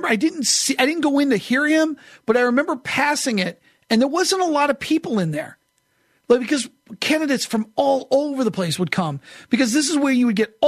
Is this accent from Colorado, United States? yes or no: no; New Hampshire, United States; It's so funny because I grew up in New Hampshire, and so we get the New Hampshire primaries that come.